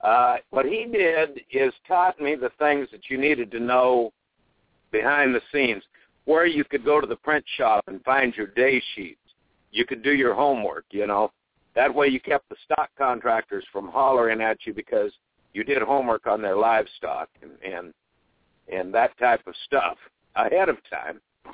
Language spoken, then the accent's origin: English; North Platte, Nebraska, United States; I can't go to Roseburg. It's on top of my hometown, North Platte, Nebraska.